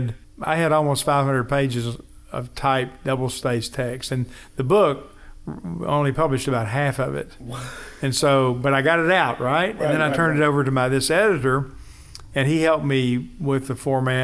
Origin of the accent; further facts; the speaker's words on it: Richardson, Texas, United States; I grew up in the area. I grew up in Richardson.